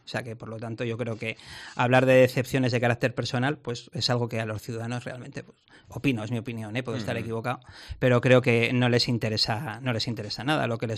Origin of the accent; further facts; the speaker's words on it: La Rioja, Spain; Todos somos riojanos, yo creo que además aquí somos pocos y nos conocemos bastante